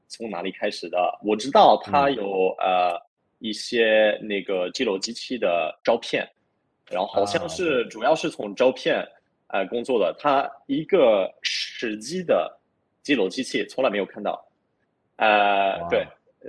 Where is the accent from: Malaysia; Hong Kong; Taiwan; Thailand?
Hong Kong; also born or lived in China; 因为我在香港长大，然后我在那个中国大陆也待了挺长时间